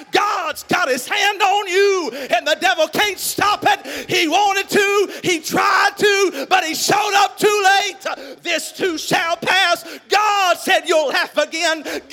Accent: Texas, United States; I was raised in Southeast Texas.

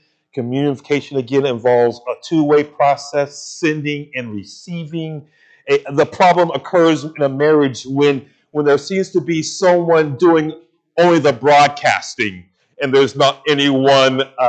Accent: United States; She's from the Philippines, I'm from the United States, and she speaks Tagalog, and she speaks Wadai, and she speaks English.

